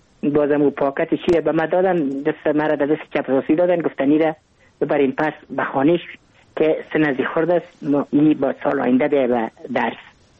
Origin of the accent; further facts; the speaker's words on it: Kabul, Afghanistan; ما متولد کابل هستم، در نایی اول کابل تولد شدیم.